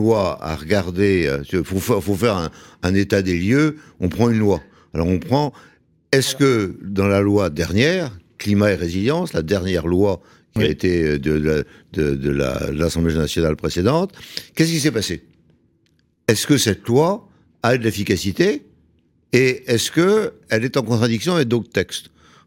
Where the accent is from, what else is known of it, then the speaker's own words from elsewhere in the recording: Brittany, France; quand moi, les agriculteurs chez moi en Bretagne me disent on ne peut plus faire de pommes de terre